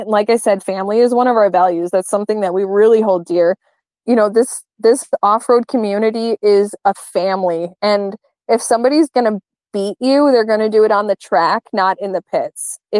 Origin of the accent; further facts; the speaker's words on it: Chicago, Illinois, United States; I came from Chicago area and I grew up more with like muscle cars.